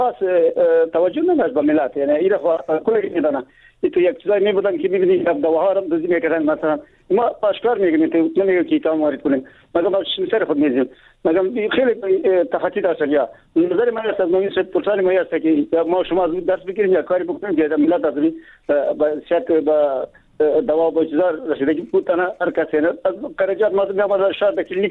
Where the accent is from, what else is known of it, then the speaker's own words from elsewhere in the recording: Baghlan, Afghanistan; ما از بغلان هستم